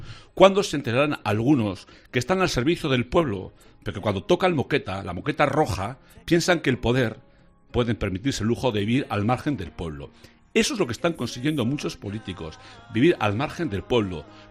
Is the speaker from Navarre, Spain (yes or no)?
yes; Cáseda, Navarre, Spain; mi pueblo de Cáseda, el único pueblo que tiene la patrona a Santa Águeda.